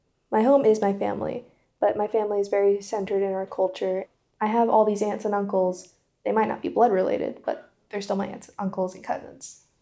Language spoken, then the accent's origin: English; Stillwell, Oklahoma, United States; home to me is my family. I grew up in Stillwell, Oklahoma, in a small Native community called Cherry Tree.